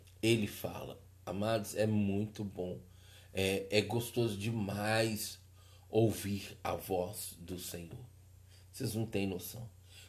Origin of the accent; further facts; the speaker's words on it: Belo Horizonte, Minas Gerais, Brazil; eu sou do Brasil, de Belo Horizonte